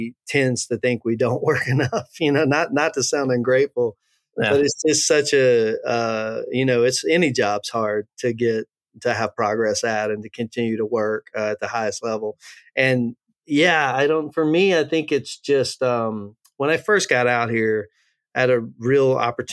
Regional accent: Louisiana, United States; also born or lived in Texas; growing up in Southwest Louisiana, Southeast Texas, most of my family was from the Vidor, Beaumont, Texas area over to Shreveport or Lake Charles

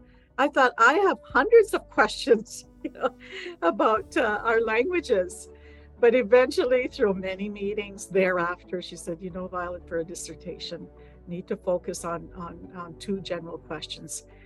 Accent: Manitoba, Canada; I'm from Manitoba

